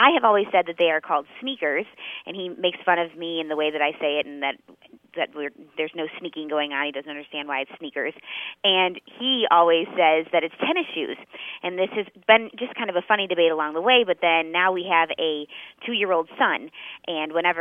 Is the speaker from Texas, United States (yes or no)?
no; Buffalo, New York, United States; I'm originally from Buffalo, New York, and he is from Carmel, Indiana.